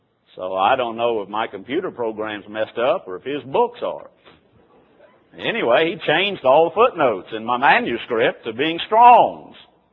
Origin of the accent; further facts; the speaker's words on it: Missouri, United States; Now, I'm from Missouri, and we are known as Missouri mules.